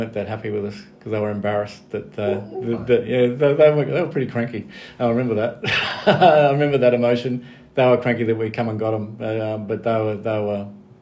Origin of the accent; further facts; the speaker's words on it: Orange, New South Wales, Australia; even though I'm come from Orange, a country town, I'm pretty well a city, I am a city boy.